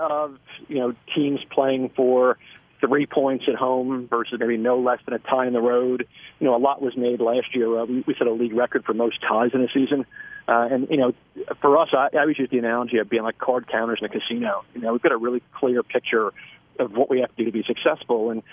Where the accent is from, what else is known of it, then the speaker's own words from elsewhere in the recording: New York, United States; now in Nashville, United States; And, you know, growing up in New York, I would say, you know, Broadway downtown in Nashville is it's like Times Square in New York.